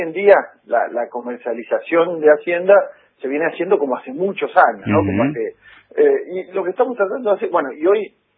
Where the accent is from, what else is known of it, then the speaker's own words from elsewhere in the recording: General Villegas, Buenos Aires Province, Argentina; yo soy de General Villegas y acá en General Villegas produzco con una empresa familiar Hacienda